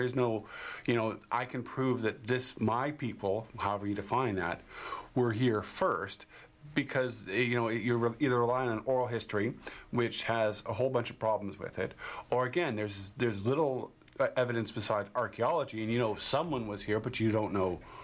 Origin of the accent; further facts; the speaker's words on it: Canada; Well, I'm Canadian because I'm at least seven generations here.